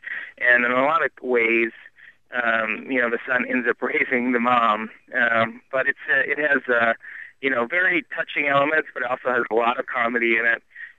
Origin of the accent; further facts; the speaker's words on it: Michigan, United States; Well, you know, I grew up in West Michigan. I absolutely love that area.